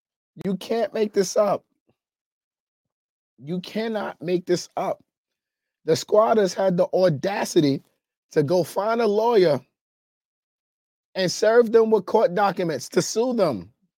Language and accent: English; New York City, New York, United States; Like, as someone who is born and raised in New York City, like, this is absolutely ridiculous.